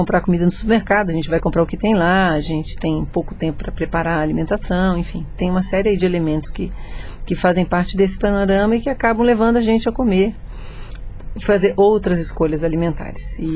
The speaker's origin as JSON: {"language": "Portuguese", "region": "São Paulo", "country": "Brazil", "said": "Olha, eu sou paulistana"}